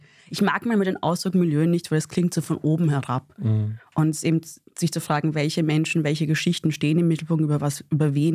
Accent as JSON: {"language": "German", "region": "Vienna", "country": "Austria", "said": "ich bin Wienerin."}